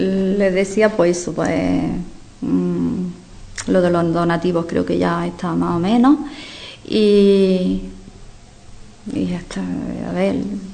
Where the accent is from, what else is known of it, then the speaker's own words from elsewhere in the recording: Carcabuey, Andalusia, Spain; Sí, y por ejemplo Carcaboy, yo soy